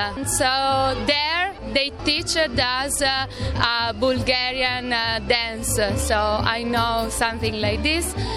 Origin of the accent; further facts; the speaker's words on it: Sicily, Italy; English is a second language; I'm from Sicily.